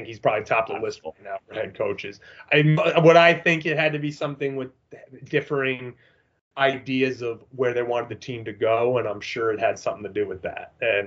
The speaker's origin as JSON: {"language": "English", "region": "Rhode Island", "country": "United States", "tie": "born or raised there", "also_born_or_lived": "New England", "said": "I grew up in Rhode Island, spent most of my life in New England"}